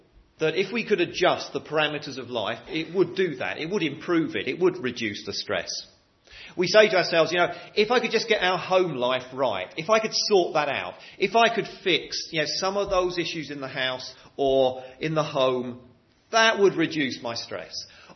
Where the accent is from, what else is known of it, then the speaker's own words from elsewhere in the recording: London, United Kingdom; I'm from London. We're sort of more like that.